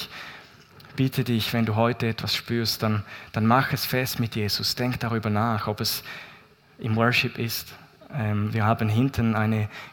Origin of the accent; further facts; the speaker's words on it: Appenzell, Appenzell Innerrhoden, Switzerland; Ich bin in Appenzell aufgewachsen.